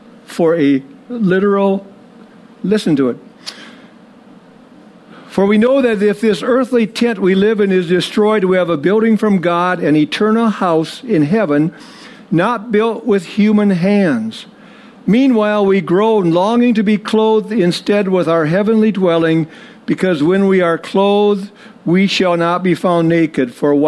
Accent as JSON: {"language": "English", "town": "International Falls", "region": "Minnesota", "country": "United States", "tie": "born or raised there", "said": "I was raised in International Falls. We saw 40 to 50 below several times."}